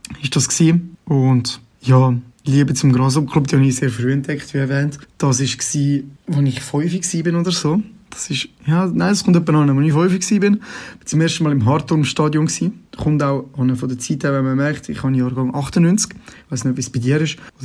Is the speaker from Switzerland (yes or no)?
yes; Zurich, Switzerland; accent: Zurich German; ich wohne auch da schon seit ich kann denken. Genau. Und darum, ja, bin ich Zürcher durch und durch, normal. Also ich rede auch Zürichdeutsch, ich bin von da.